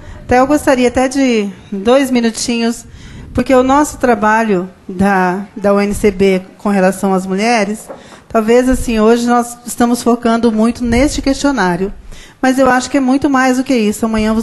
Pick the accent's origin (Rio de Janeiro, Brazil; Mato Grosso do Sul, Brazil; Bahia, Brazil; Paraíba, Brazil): Mato Grosso do Sul, Brazil; Campo Grande; sou de Mato Grosso do Sul, Campo Grande